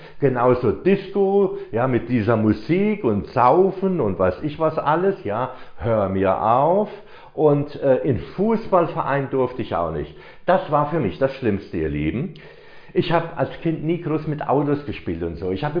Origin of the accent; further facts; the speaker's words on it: Hesse, Germany; ich bin hier im Hinterland Marburg-Biedenkopf aufgewachsen.